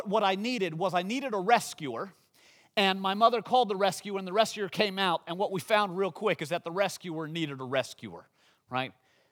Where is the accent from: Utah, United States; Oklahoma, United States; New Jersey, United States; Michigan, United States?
Michigan, United States; now in Los Angeles, United States; I grew up in Michigan. I live in Los Angeles now, and I'm so soft.